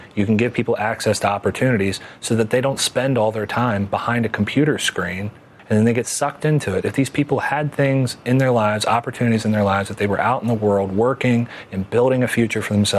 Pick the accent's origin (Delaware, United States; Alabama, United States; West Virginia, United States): West Virginia, United States; It's no coincidence that I was from West Virginia in a disenfranchised community and I fell into this.